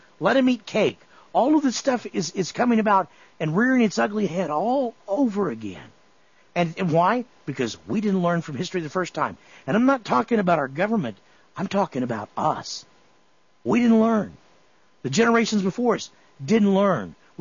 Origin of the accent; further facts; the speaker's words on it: the South, United States; I'm not a racist pig, but I'm from the South.